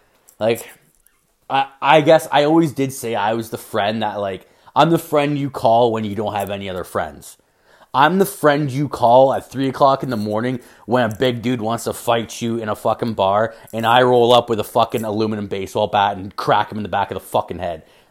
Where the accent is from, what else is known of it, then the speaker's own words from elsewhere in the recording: Ireland; He's like the northern Irish part of the island. I'm from the southern part of Ireland.